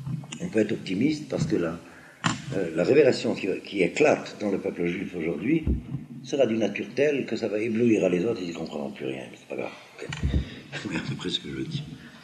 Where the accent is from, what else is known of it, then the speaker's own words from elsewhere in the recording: Algeria; moi j'ai vécu moi-même cela avant la guerre mondiale en tant qu'Algérien, citoyen français